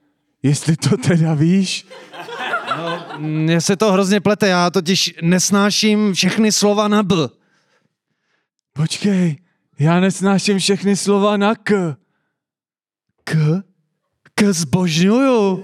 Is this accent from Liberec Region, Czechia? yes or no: no; Vimperk, South Bohemian Region, Czechia; Já jsem taky z Vimperka